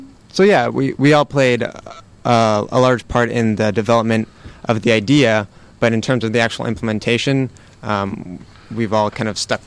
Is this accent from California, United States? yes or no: yes; Menlo Park, California, United States; I'm from the Bay Area, actually. I'm a local, so I was born in Menlo Park.